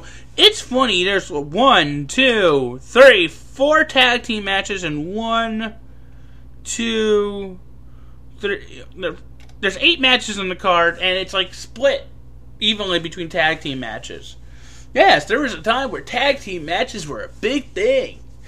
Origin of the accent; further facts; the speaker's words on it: the South, United States; now in New Jersey, United States; I'm formerly from the South. I know how they think. There's a reason I'm glad to be in New Jersey, to an extent.